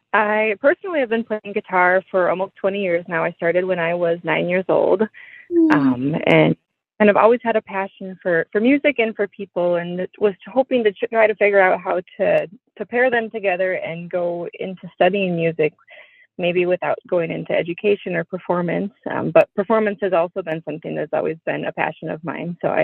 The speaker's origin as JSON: {"language": "English", "town": "Rochester", "region": "Minnesota", "country": "United States", "tie": "born or raised there", "said": "I am actually from Rochester, Minnesota, and this is where I grew up and ended up moving back here to practice."}